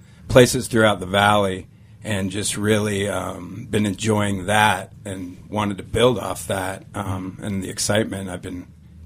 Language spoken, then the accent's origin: English; Denver, Colorado, United States; But I grew up mostly in South Denver, the southern suburbs of Denver.